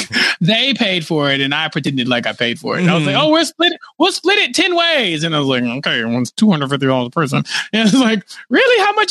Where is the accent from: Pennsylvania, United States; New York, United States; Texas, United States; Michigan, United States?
Texas, United States; As a Texan, I don't know what that means.